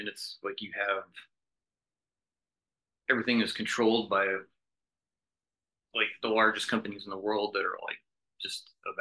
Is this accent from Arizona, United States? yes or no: yes; Phoenix, Arizona, United States; I mean, I grew up in Phoenix, and if they actually run out of water